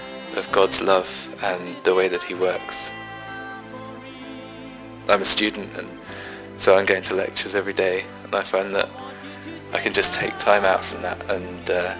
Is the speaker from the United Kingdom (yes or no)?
yes; Cambridge, East of England, United Kingdom; I'm 21 and I'm from Cambridge in England.